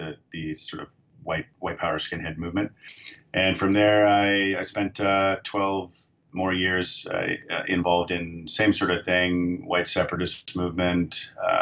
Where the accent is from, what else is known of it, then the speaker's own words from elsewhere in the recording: Toronto, Ontario, Canada; I grew up in Toronto, so I got involved through a friend that I knew in my teens